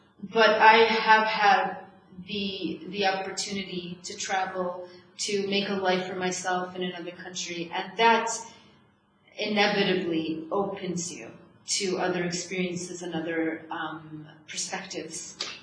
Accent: United States; you're Maltese, I'm American.

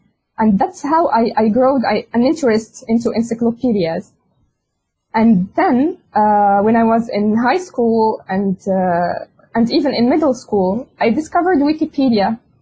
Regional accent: Morocco; As you know, I'm an architect from Morocco

